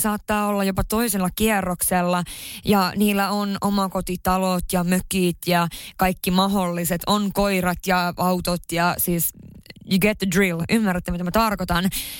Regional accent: Haparanda, Norrbotten County, Sweden; mä oon pohjoisesta kotoisin, tarkemmin Haaparannasta. Siellä se asuu se joku, mitä, 10-15 000 ihmistä. Ja siellä on kuitenkin asunut siihen lukiovuosiin saakka

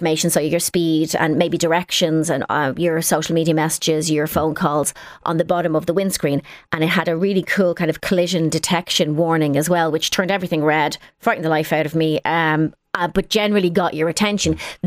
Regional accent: Ireland; I'm Irish. I'm 90% rain.

